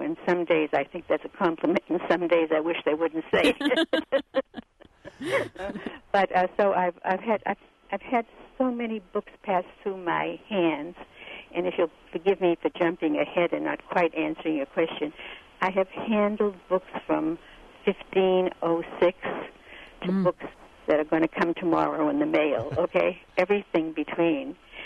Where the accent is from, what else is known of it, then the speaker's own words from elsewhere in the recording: Boston, Massachusetts, United States; I grew up in Boston in a Jewish household